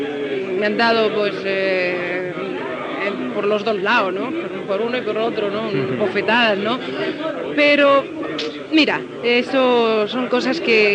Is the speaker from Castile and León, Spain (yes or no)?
no; Seville, Andalusia, Spain; Mira, yo soy sevillana, bueno, soy española, ¿no? Por supuesto, soy sevillana.